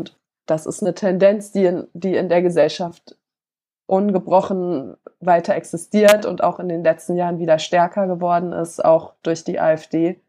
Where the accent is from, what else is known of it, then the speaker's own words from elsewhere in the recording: Kassel, Hesse, Germany; Ich bin in Kassel aufgewachsen.